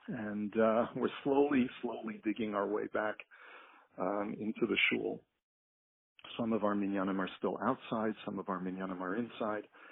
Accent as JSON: {"language": "English", "country": "United States", "lives_now": "Canada", "said": "Canada has not been as heavily hit as the U.S., although I am an American and I have plenty of family in California."}